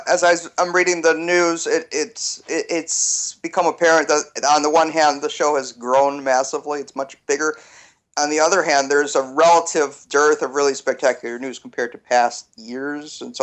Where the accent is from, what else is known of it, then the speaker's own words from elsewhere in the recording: Puerto Rico; back when I was a kid growing up in Puerto Rico